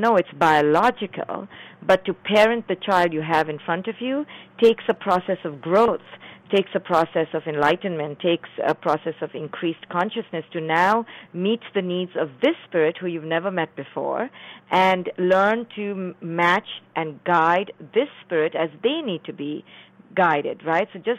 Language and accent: English; India; moved away; I came from India, but I was trained here in the West